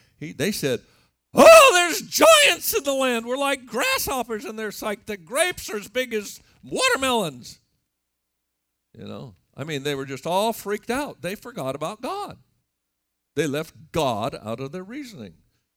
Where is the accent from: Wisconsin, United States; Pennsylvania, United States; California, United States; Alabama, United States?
California, United States; now in Namibia; I grew up in California. We don't even have rivers out there. And we don't have any rivers in Namibia.